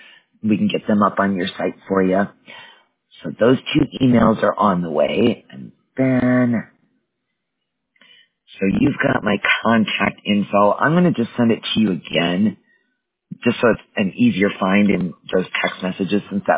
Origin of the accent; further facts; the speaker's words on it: Wisconsin, United States; I live in Mountain, but I work on Pacific, and I used to live in Central. I'm from Wisconsin.